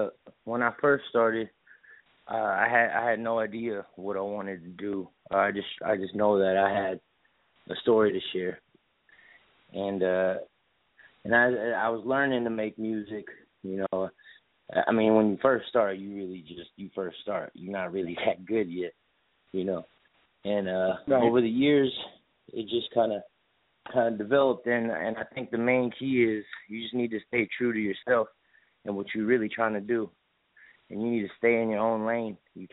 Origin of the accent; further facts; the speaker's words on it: Queens, New York, United States; born there; I was born in Queens. I was too young when we moved, but... Yeah, that's the place that birthed me.